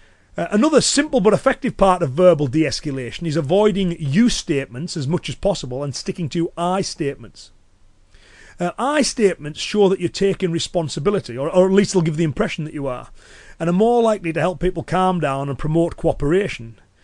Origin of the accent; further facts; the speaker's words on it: United Kingdom; So, where I'm from, obviously, I'm British, so in British culture, raising your voice can be seen as a sign of losing your temper